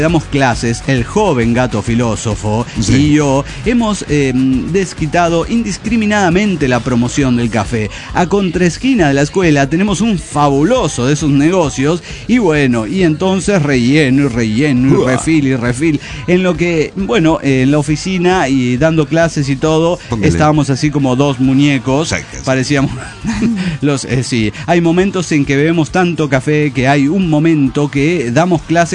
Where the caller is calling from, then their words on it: Tlaquepaque, Jalisco, Mexico; de Tlaquepaque.